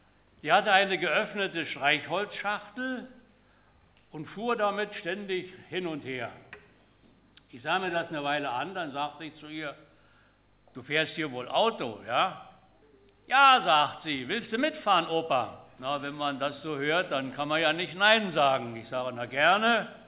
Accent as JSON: {"language": "German", "region": "Berlin", "country": "Germany", "tie": "born or raised there", "said": "Ich war vor einigen Monaten in meiner Heimatstadt Berlin"}